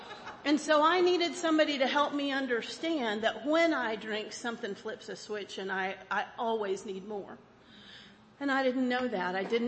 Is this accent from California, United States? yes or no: no; Plano, Texas, United States; I'm from Plano, Texas, the land of drill team. Football is a religion where I'm from